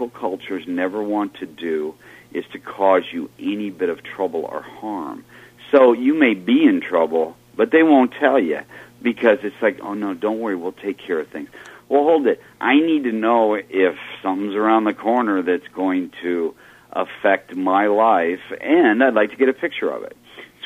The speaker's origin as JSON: {"language": "English", "region": "Midwest", "country": "United States", "said": "this is part of my background, maybe as a Midwesterner"}